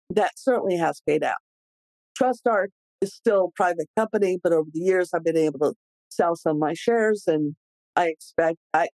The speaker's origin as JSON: {"language": "English", "town": "Santa Fe", "region": "New Mexico", "country": "United States", "tie": "born or raised there", "said": "I met a gal who happened to be from Santa Fe, my hometown, who had started a baby gear rental platform."}